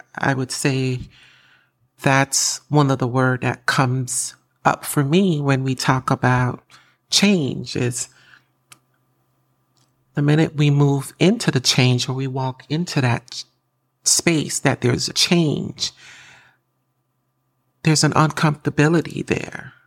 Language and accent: English; New York, United States; now in North Carolina, United States; So about a year and a half ago, I relocated from New York to North Carolina. And that was big for me because I've been in New York all my life, and it's a pretty massive change for me.